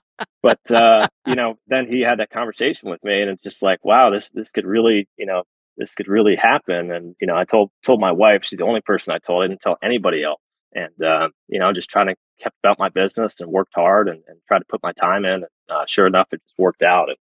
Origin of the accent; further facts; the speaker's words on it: Ireland; Obviously, being Irish, playing with those two was a treat.